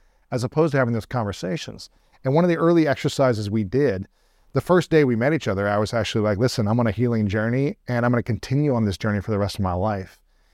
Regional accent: Ohio, United States; She grew up in Mexico. I grew up in Ohio.

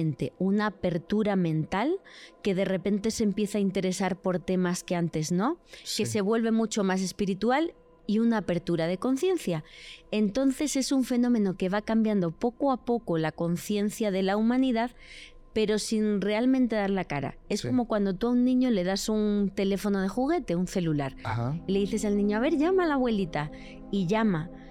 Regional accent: Extremadura, Spain; Y entonces de repente vas a muchos pueblos de mi tierra, Extremadura, sí, España

